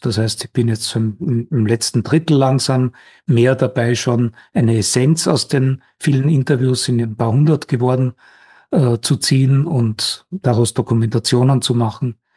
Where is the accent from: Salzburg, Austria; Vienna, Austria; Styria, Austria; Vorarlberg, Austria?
Styria, Austria; Graz; born there; Also ich bin in Graz geboren, das ist die zweitgrößte Stadt Österreichs im Bundesland Steiermark.